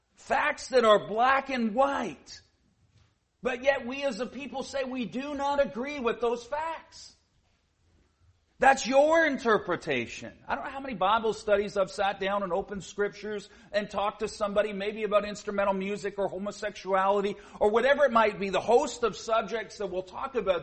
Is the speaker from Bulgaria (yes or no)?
no; Canada; now in United States; I'm a Canadian. I live here in the States, and I pay taxes and do all the things that you do as an American. Sometime soon, I'll change my citizenship.